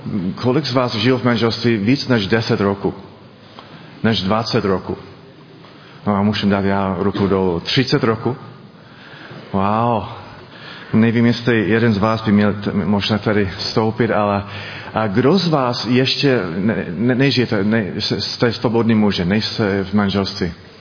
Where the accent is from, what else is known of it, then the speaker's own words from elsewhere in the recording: Chicago, Illinois, United States; Czech is a second language; now in Czech Republic; žiju teď v České republice 12 roků. Původně pocházím ze Chicaga, ze Spojených států Ameriky.